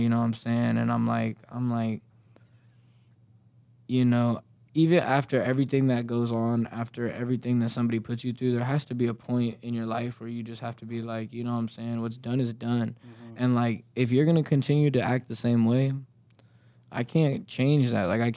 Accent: Las Vegas, Nevada, United States; really understand the struggle like people be talking about like coming from Vegas until you're under 21 growing up in Vegas.

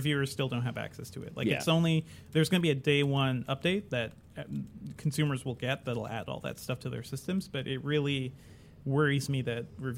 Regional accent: Hartford, Connecticut, United States; I mean, my parents, so I grew up in Hartford, and then while I was in college or as soon as I graduated, my parents moved down to Georgia.

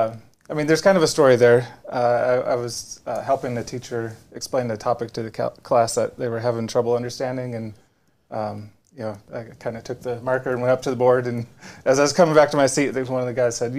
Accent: Minnesota, United States; I grew up in Minnesota, so I don't have that awesome story that so many of us have

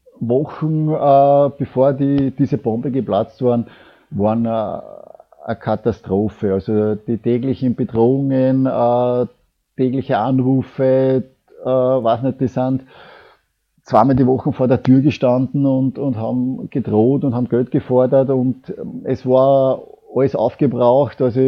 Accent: Austria; für mich ist es ein Wahnsinn, dass bei uns in Österreich der Teamchef Werbung macht für einen Wettanbieter.

